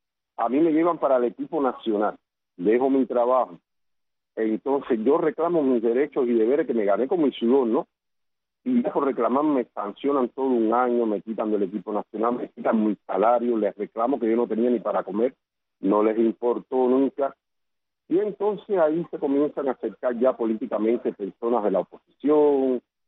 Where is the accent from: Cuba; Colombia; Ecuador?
Cuba; le vuelvo a demostrar que soy el primer cubano, y ya, como desgraciadamente se le dice aquí en el buen cubano